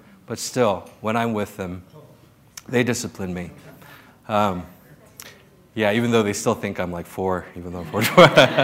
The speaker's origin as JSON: {"language": "English", "country": "South Korea", "tie": "born or raised there", "said": "I came from Korea, I was born in Korea, and the Asian culture is very strict with discipline, extremely, extremely a disciplinary type of life."}